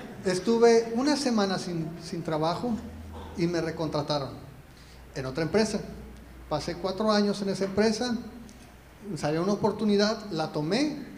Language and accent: Spanish; Oregon, United States; Hace el 95 yo llegué aquí sin nada, ni dinero para regresarme a Oregón, que de donde soy.